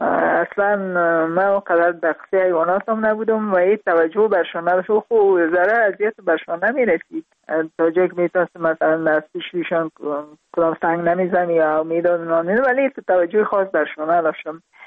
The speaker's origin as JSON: {"language": "Persian", "region": "Parwan", "country": "Afghanistan", "also_born_or_lived": "Kabul"}